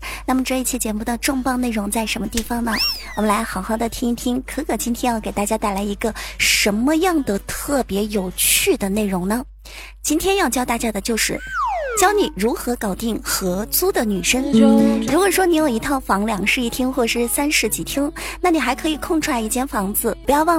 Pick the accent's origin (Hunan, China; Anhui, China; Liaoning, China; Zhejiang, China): Zhejiang, China; Wenzhou; 毕竟我们温州人嘛，生意头脑还是在的。